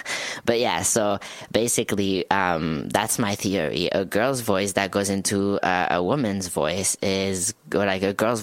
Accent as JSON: {"language": "English", "country": "France", "second_language": "English", "said": "if I say excuse my French, it works because I'm actually from France, you know, so yeah."}